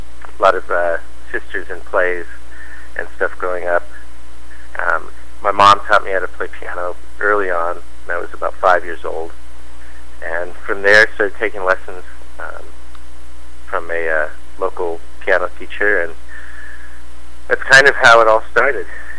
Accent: Pleasanton, California, United States; I was growing up in Pleasanton, California.

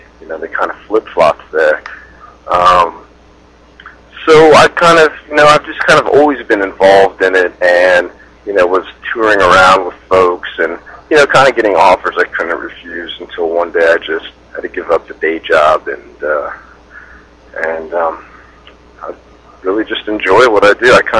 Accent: St. Louis, Missouri, United States; I'm from St. Louis, Missouri. I've been playing pretty much my whole life

